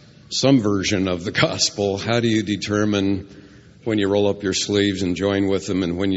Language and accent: English; Flagstaff, Arizona, United States; I'm from Flagstaff, Arizona. And we're a town of about 60,000 and a university.